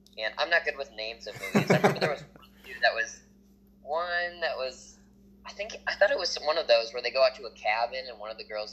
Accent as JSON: {"language": "English", "region": "Minnesota", "country": "United States", "lives_now": "Nashville, United States", "said": "Yeah, I'm from Minnesota."}